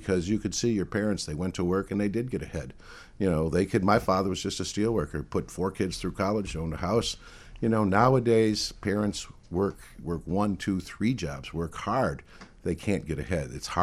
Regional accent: Gary, Indiana, United States; My father was a steelworker. I grew up in Gary.

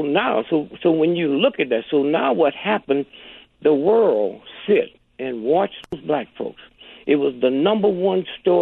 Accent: St. Louis, Missouri, United States; When I was a little boy, growing up in St. Louis, rigidly segregated, I never saw white folks.

